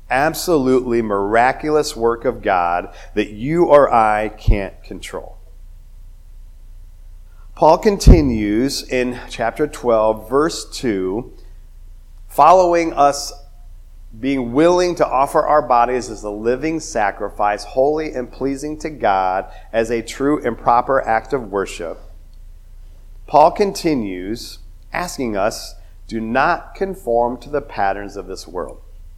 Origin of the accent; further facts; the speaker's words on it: United States; Even as Americans. Like, I am an American and I'm proud of it.